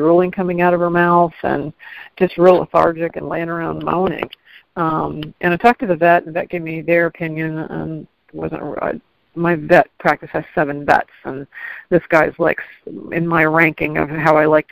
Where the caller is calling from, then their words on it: Cincinnati, Ohio, United States; I'm calling from Cincinnati, Ohio.